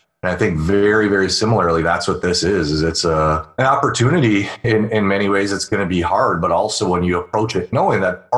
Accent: United States; It's funny because I grew up on Lake Michigan and I'm not a big fan of Lake Michigan.

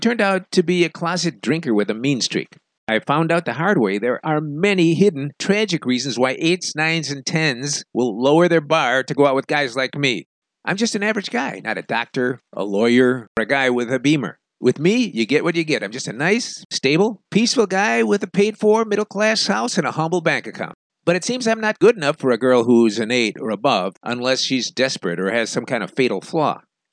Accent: Denver, Colorado, United States; In my hometown of Denver, I was always a five going after eights.

